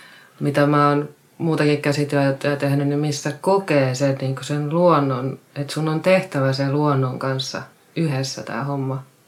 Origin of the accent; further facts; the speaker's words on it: Rajamäki, Uusimaa, Finland; No mä oon kotoisin Rajamäestä, tuolta Nurmijärven kunnasta.